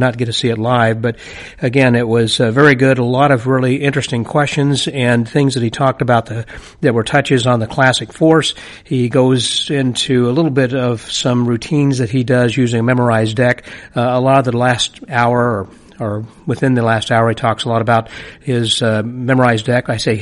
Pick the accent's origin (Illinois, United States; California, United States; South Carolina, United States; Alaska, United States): Illinois, United States; but he's from Chicago, and I'm originally from Illinois myself, and so perhaps it's just the way we speak.